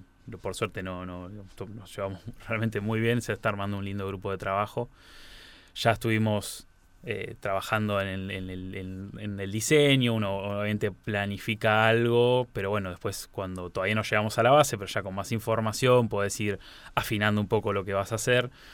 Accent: Buenos Aires, Argentina; yo soy de Buenos Aires.

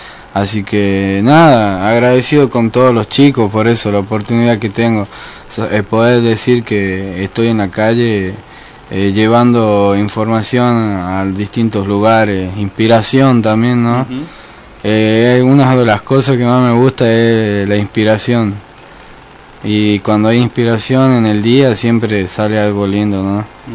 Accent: San Fernando del Valle de Catamarca, Catamarca, Argentina; soy de acá de Catamarca de San Fernando, de los barrios y del centro.

